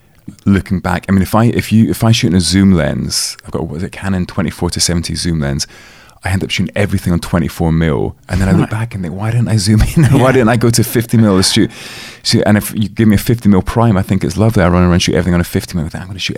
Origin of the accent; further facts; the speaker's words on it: Edinburgh, Scotland, United Kingdom; I'm not quite sure when we moved, but then I grew up in Edinburgh. So age of 17, and then went to university